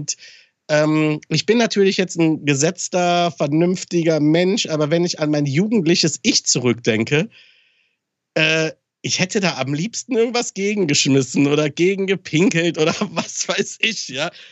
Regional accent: Aachen, North Rhine-Westphalia, Germany; In Aachen, ne, ich komme ja aus Aachen

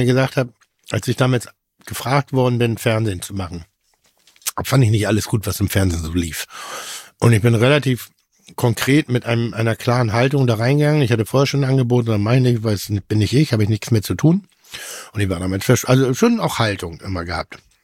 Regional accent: Pinneberg, Schleswig-Holstein, Germany; also born or lived in Elmshorn; Ich denke immer, ich bin Schleswig-Holsteiner. Ich bin in Lemzorn geboren, da sind die Kölnflocken erfunden worden und Pinneberg groß geworden.

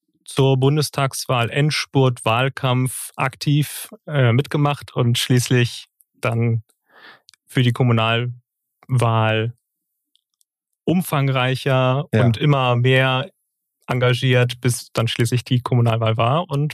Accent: Schleswig-Holstein, Germany; also born or lived in England; Ursprünglich komme ich aus Schleswig-Holstein, würde ich jetzt sagen. Geboren wurde ich zwar in England, das war aber aufgrund der Stationierung meines Vaters.

